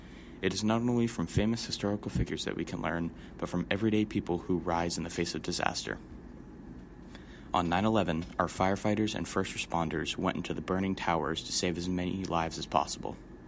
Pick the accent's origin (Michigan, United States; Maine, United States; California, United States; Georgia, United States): Maine, United States; Caribou; she grew up in my hometown of Caribou, Maine.